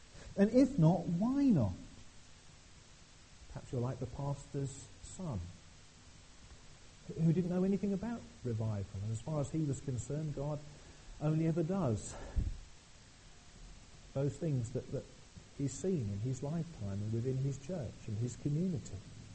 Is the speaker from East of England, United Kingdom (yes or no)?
yes; East of England, United Kingdom; I come from Suffolk, as most of you will know, and a lot of our little churches in Suffolk are finding it very, very difficult.